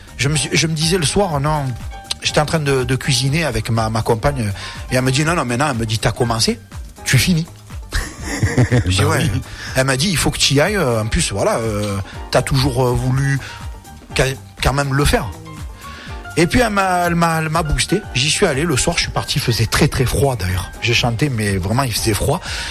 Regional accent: Entraigues-sur-la-Sorgue, Provence-Alpes-Côte d'Azur, France; also born or lived in Carpentras; Moi, en fait, au départ, j'habitais sur Entraigue. Voilà, donc je suis né à Carpentras. J'ai habité toute ma vie à Entraigue.

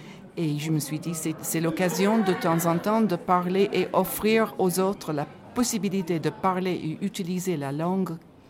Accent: Ireland; French is a second language; moved away as an adult; now in Carpentras, France; Donc, je viens de l'Irlande du Sud. Et je vis ici en France depuis 30 ans maintenant. Et je me suis installée à Carpentras il y a 3-4 mois.

